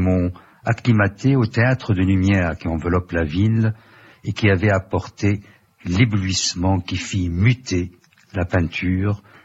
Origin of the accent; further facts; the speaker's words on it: Tunis, Tunis Governorate, Tunisia; born there; de Damas à Beyrouth ou Tunis, ma ville natale